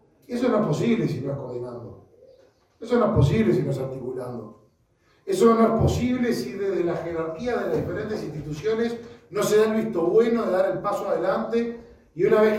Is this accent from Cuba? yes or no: no; Uruguay; como uruguayos Salto es parte de nuestro país